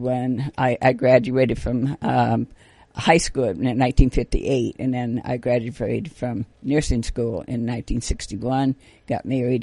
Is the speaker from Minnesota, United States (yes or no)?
yes; Minnesota, United States; also born or lived in Sioux City, Iowa; I was born in Sioux City, Iowa, and I grew up in Minnesota.